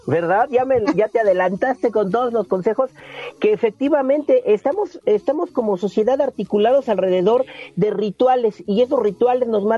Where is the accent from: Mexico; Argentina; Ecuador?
Mexico; nosotros como mexicanos el cambio es lo que nos detiene mucho para hacer muchas cosas, o nos da miedo o no nos gusta.